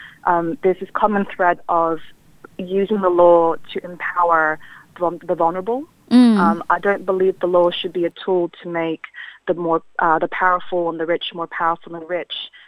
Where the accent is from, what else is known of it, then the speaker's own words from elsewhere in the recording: Sydney, New South Wales, Australia; my father is from England in a small town called Tiverton. I was born in Australia, grew up in Western Sydney